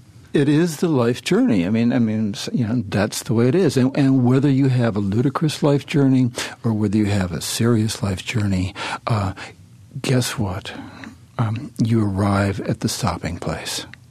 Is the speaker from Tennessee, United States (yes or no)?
no; Cleveland, Ohio, United States; I was raised in Cleveland, and it was a place of such formidable grayness